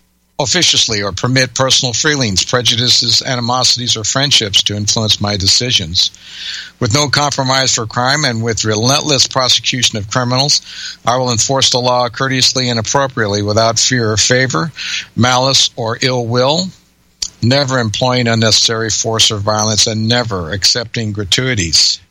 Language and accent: English; United States; I love this country. I'm an American patriot.